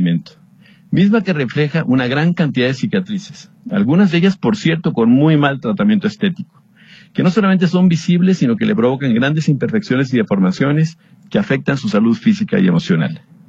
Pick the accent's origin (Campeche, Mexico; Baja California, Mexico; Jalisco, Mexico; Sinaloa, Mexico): Jalisco, Mexico; Guadalajara; haciendo una felicitación a Guadalajara, de manera particular a cada uno de los que la habitamos y somos orgullosamente tapatíos